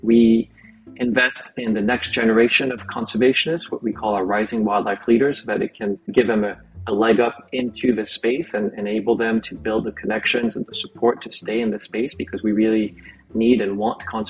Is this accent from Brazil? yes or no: no; Paris, Île-de-France, France; I was born and raised in Paris, probably next to one of the oldest zoos in Paris, or maybe even in Europe, for Jardin des Plantes.